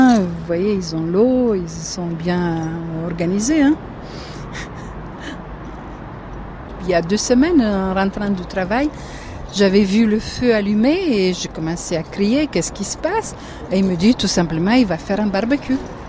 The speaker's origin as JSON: {"language": "French", "country": "Romania", "moved": "yes", "said": "Je viens de la Roumanie et j'ai quitté la Roumanie en 86, à l'époque de Ceausescu, après une bataille de longue durée."}